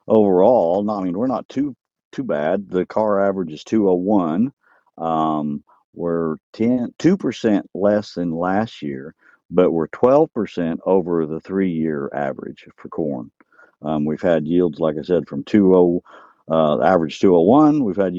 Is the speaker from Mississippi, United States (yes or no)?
no; Illinois, United States; But I'm from Illinois. I know what the crop kind of looks like in our area.